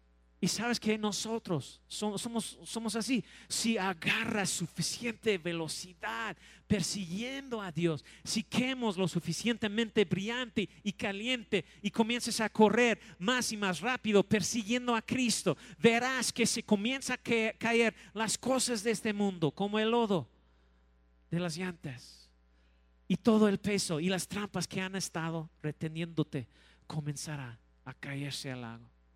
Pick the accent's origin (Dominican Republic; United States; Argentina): United States; Texas; Soy de Texas y ellos me encantan las camionetas